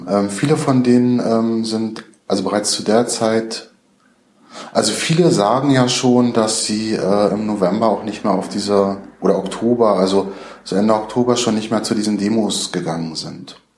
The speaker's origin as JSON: {"language": "German", "town": "Rostock", "region": "Mecklenburg-Vorpommern", "country": "Germany", "tie": "born or raised there", "said": "in Rostock, in meiner Heimatstadt Rostock"}